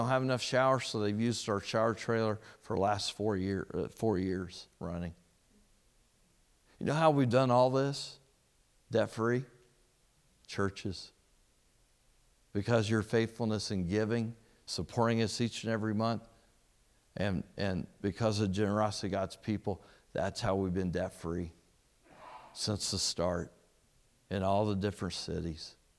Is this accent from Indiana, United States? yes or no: yes; Greencastle, Indiana, United States; Now, I'm from Indiana. I grew up in Greencastle, so I tell people all the time, I'm not really a U.S. missionary. I'm a foreign missionary because I was raised in a farming community.